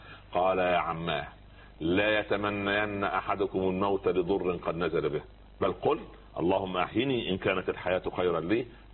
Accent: Egypt; عندنا في مصر

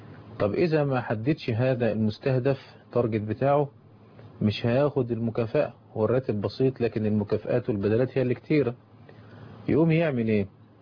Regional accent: Egypt; إن إحنا عندنا في مصر

